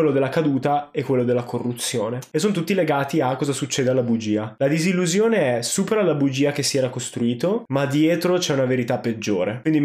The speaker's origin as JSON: {"language": "Italian", "town": "Genuri", "region": "Sardinia", "country": "Italy", "tie": "born or raised there", "said": "La mia casa è a Genuri, in Sardegna. So di non essere davvero nato lì, ma"}